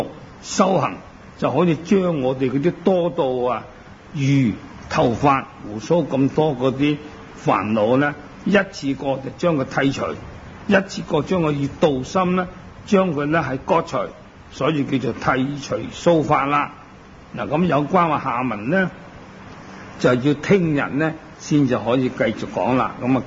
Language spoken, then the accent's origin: Cantonese; China; 因为呢啲在我哋中国人嚟讲咧，就系唔通嘅